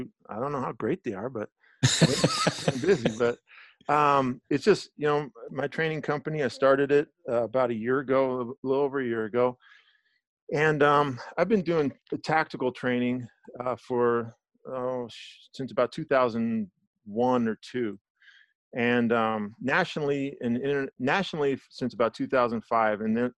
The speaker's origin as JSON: {"language": "English", "town": "San Francisco", "region": "California", "country": "United States", "tie": "born or raised there", "said": "I think the hardest part, growing up in San Francisco, my mom worked in a doctor's office."}